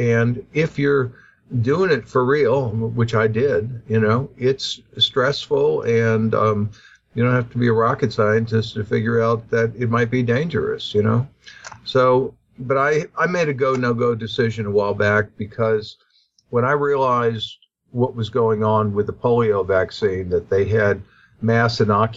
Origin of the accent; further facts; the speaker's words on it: Louisiana, United States; Well, I grew up sailing on Lake Pontchartrain as a child.